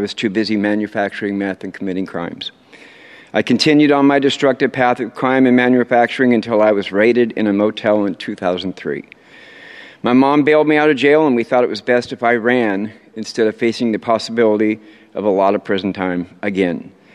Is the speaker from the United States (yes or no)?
yes; Portland, Oregon, United States; I grew up in Southeast Portland, and at 12 years old, drugs started to show up around school and my friend group.